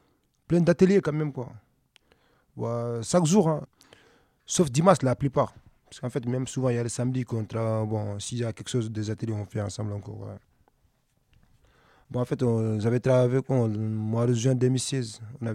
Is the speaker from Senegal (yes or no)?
yes; Dakar, Senegal; En fait, je viens du Sénégal, plus précisément Dakar.